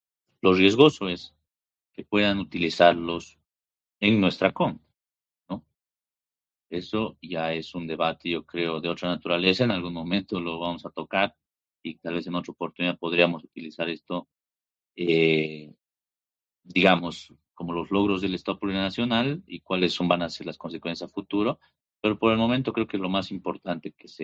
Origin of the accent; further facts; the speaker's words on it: Bolivia; eso lo sabemos todas y todos quienes somos bolivianos